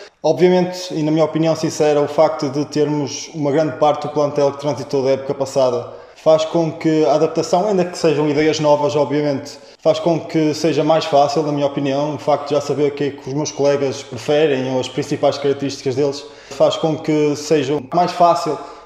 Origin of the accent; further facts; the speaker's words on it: Póvoa de Varzim, Porto, Portugal; enquanto poveiro, é importante passar os valores do clube, da cidade, da terra